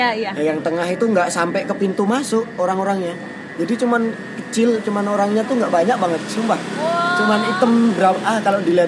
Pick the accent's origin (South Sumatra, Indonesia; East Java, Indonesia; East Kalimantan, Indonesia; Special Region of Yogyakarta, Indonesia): Special Region of Yogyakarta, Indonesia; di daerah gue dulu kan daerah pojok nih paling sudut antara perbatasan Bantul sama Kulon Progo.